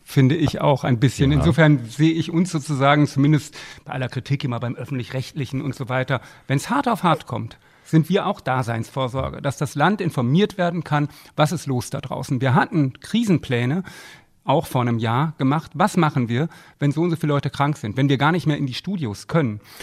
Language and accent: German; Münster, North Rhine-Westphalia, Germany; Ich komme gebürtig aus Münster und dachte, du meine Güte, willst du in die Provinz?